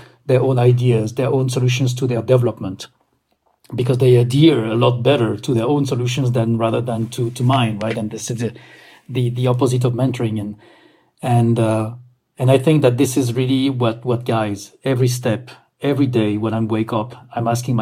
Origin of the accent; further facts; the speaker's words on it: France; my home country, which is France.